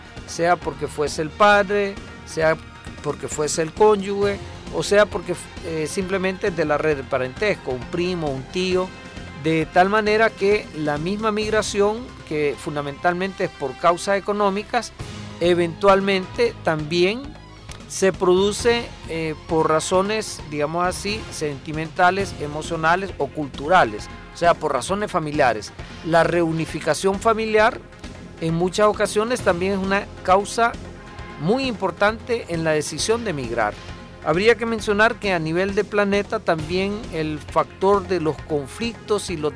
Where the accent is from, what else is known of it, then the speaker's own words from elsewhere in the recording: El Salvador; si nosotros como salvadoreños generalmente tendemos a identificar nuestros orígenes mitológicos y originarios